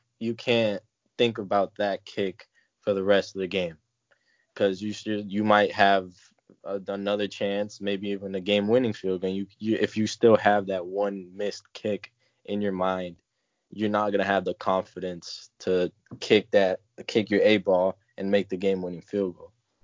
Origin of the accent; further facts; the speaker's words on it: Miami, Florida, United States; It was pretty much a dream come true, you know, because like it's my hometown team.